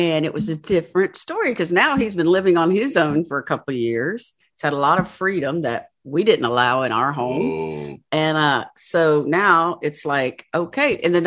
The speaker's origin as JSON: {"language": "English", "region": "the South", "country": "United States", "said": "But anyway, can you tell we're from the South?"}